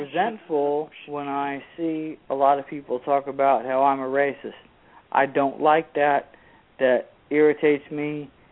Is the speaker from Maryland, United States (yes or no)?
no; Oakland, California, United States; I came from Oakland, and my very best friends were all Cambodians and were from the Virgin Islands.